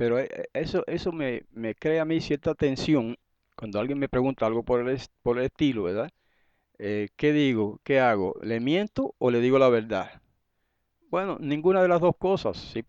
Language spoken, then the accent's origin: Spanish; Guayama, Puerto Rico; una vez me estaba yo en Guayama, mi pueblo